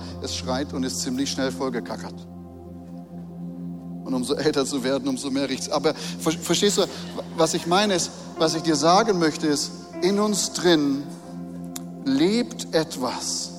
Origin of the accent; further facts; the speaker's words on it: Germany; Ja, ich bin doch Deutscher